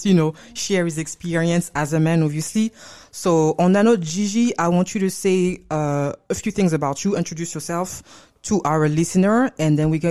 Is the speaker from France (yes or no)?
yes; Paris, Île-de-France, France; it's very simple in where I come from, where I grew up in Paris.